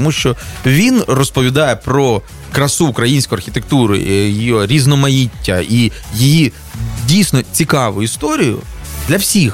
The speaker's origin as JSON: {"language": "Ukrainian", "region": "Slobozhanshchyna", "country": "Ukraine", "accent": "Slobozhan dialect", "said": "Я собі сказав, в мене слобожанський діалект, я так розмовляю."}